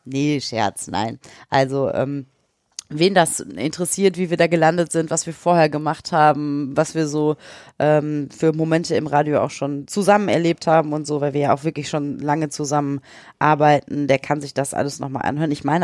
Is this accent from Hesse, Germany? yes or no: no; Bottrop, North Rhine-Westphalia, Germany; wenn ich jetzt über meine Heimatstadt spreche, über Bottrop